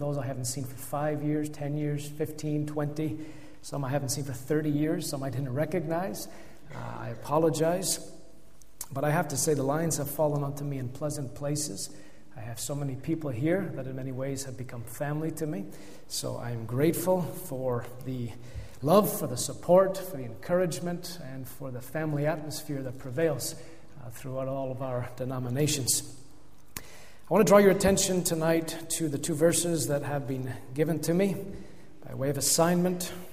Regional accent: Toronto, Ontario, Canada; also born or lived in Tandragee, United Kingdom; now in United Kingdom; I grew up in Tandragee, have little memories of there, leaving at 3, but then all I've known is growing up in the manse in the church in Toronto, and from there, I came back to Ulster

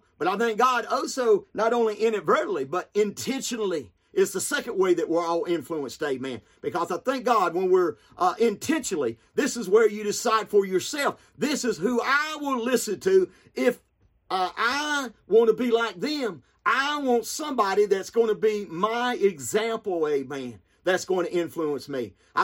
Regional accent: the South, United States; Because they know I'm a Southerner. I talk like a Southerner, you know.

